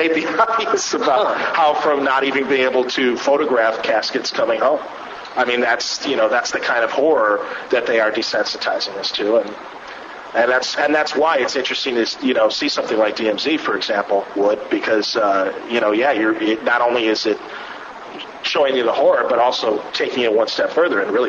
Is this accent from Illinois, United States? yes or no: yes; Chicago, Illinois, United States; I remember Chicago companies specifically just because I'm from Chicago, and I know when Az came to Chicago, that trail.